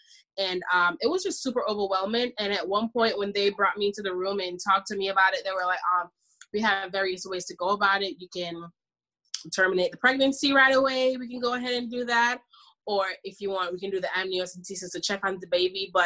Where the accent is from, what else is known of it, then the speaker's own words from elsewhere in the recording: Jamaica; I'm Jamaican, by the way. I'm from the islands.